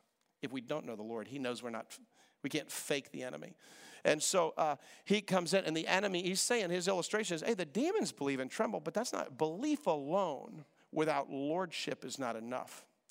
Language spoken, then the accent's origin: English; Reston, Virginia, United States; We grew up in Reston together.